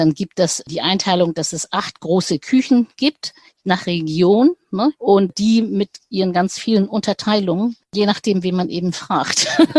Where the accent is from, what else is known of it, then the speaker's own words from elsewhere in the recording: Yangzhou, Jiangsu, China; Wir kommen aus Yangzhou. Yangzhou, das ist Shanghai, die aus der Gegend, wo eigentlich sehr leicht gekocht wird.